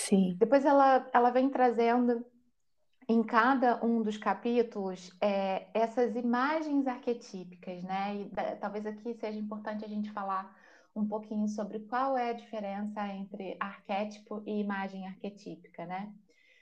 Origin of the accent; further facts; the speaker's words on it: Brazil; now in Portugal; eu sou brasileira, mas eu vivo aqui em Portugal já há quase 4 anos.